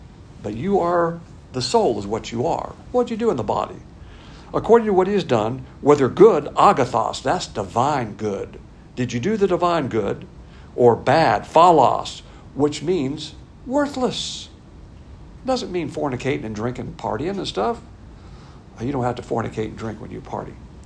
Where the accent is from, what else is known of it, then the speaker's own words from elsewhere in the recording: the South, United States; I hate to say when things go south because I'm a Southerner.